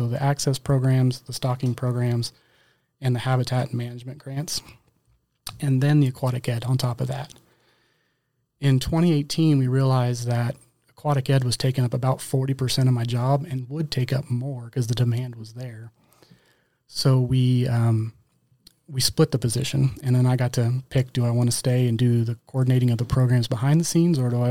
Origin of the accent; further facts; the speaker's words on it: Haysville, Kansas, United States; Yeah, I was born and raised in Hayesville, Kansas, so I'm a local boy.